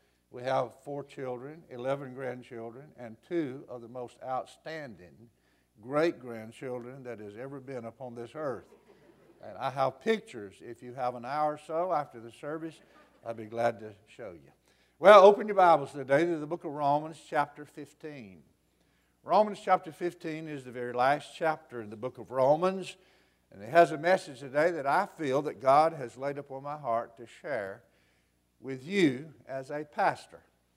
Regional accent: Alabama, United States; also born or lived in North Carolina; I said, well, I was raised in Alabama. Born and raised in the great state of Alabama. For 29 years, I lived in the state of North Carolina.

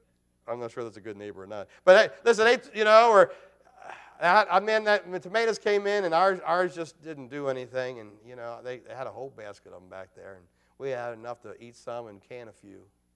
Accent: Maryland, United States; moved away; I remember growing up in Carroll County, Maryland. It was about 50,000 people in the county when I grew up there. By the time I left, it was about 75,000.

